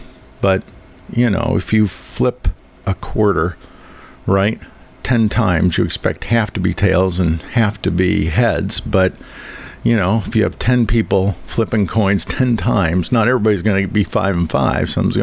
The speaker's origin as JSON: {"language": "English", "town": "Downers Grove", "region": "Illinois", "country": "United States", "tie": "born or raised there", "said": "I grew up in Illinois, Downers Grove."}